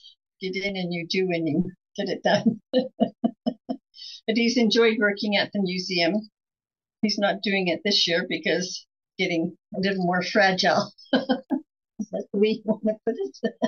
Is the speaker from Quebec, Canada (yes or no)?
no; Calgary, Alberta, Canada; I grew up in Calgary, and the center part of Calgary is in a valley.